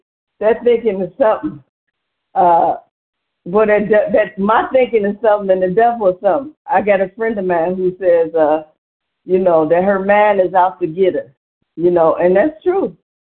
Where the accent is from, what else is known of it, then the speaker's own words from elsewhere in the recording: Cleveland, Ohio, United States; I'm from Cleveland, Ohio.